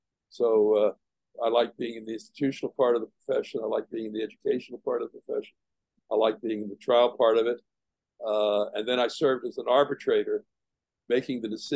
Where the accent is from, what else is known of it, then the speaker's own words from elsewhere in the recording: Texas, United States; Growing up in Texas, going to New York was just too overwhelming, I think.